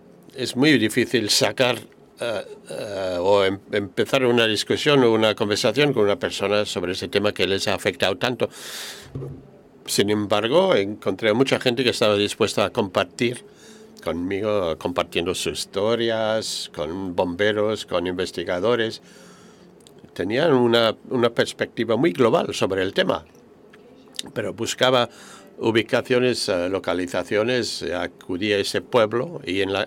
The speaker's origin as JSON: {"language": "Spanish", "region": "northern France", "country": "France", "said": "Porque yo soy del norte de Francia, no tenemos tantos incendios de ese tipo ahí."}